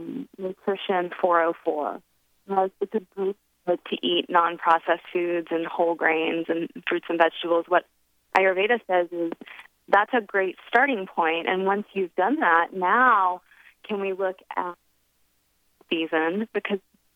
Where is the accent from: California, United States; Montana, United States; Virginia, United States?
Virginia, United States; now in India; I'm from Virginia, I'm a regular gal, and I moved to India